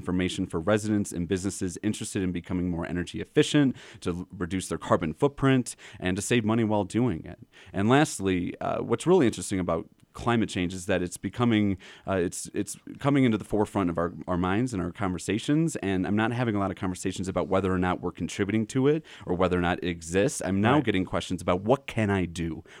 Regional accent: Chicago, Illinois, United States; I come from the Chicagoland area, and I was raised on meat and potatoes.

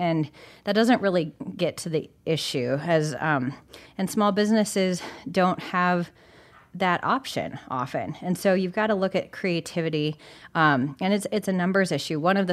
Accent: Rapid City, South Dakota, United States; Yeah, so I grew up right here in Rapid City, and I went to Southwest Middle School and Stevens High School, and my family is from here, so it was wonderful growing up in the Black Hills.

